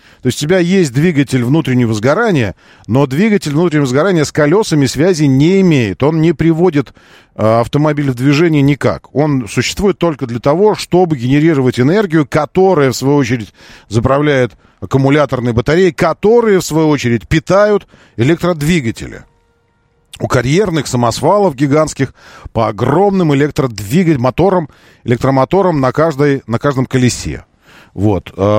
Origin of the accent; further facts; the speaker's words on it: Moscow, Russia; я москвич